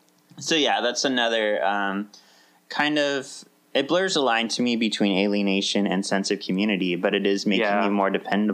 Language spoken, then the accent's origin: English; Placentia, California, United States; Growing up, that's what made me think of it, is I grew up in Placentia, which is right next to Anaheim.